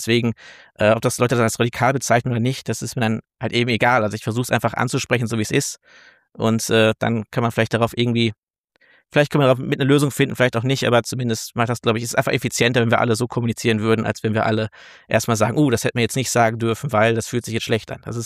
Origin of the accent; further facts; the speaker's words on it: Herne, North Rhine-Westphalia, Germany; ich komme halt aus Herne, das ist glaube ich die zweit- oder drittärmste Stadt Deutschlands, Großstadt Deutschlands.